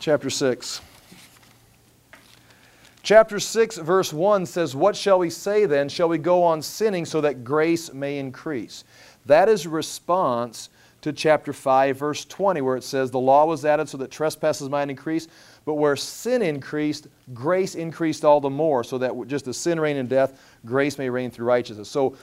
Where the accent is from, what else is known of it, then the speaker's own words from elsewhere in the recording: United States; see, I'm also an American. And I'm a citizen of America, and I'm a member of the church.